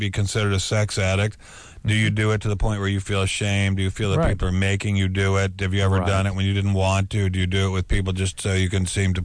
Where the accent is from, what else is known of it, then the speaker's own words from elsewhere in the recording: Silver Spring, Maryland, United States; I grew up in a suburb of Washington, D.C., called Silver Spring, Maryland.